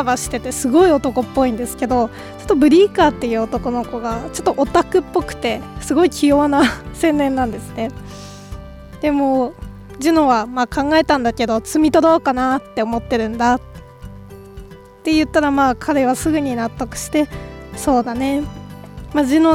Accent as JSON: {"language": "Japanese", "town": "Matsushima", "region": "Miyagi", "country": "Japan", "tie": "born or raised there", "said": "私の地元の松島のお話だったんですけど"}